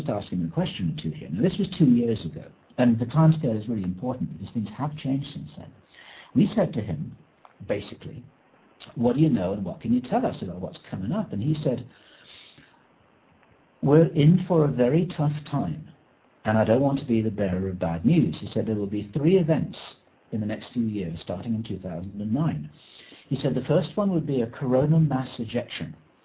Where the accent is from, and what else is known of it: England, United Kingdom